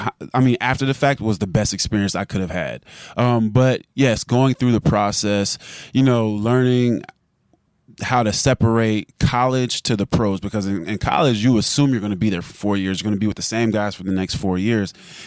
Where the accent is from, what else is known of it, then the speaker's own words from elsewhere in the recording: Jacksonville, Florida, United States; I grew up in Jacksonville, Florida.